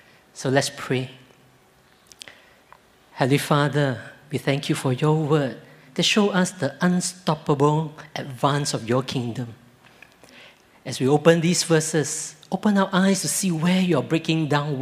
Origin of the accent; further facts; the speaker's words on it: Ipoh, Perak, Malaysia; So Joyce is a Singaporean and I'm from Ipoh. So, if you know Ipoh, I'll describe Ipoh as a place of flowing kopi and good food.